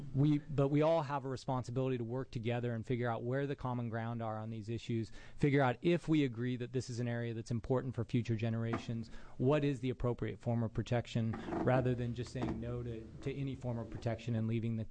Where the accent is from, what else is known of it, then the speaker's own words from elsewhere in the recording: Oregon, United States; I didn't grow up wealthy. I grew up outside of Central Oregon on a small ranch.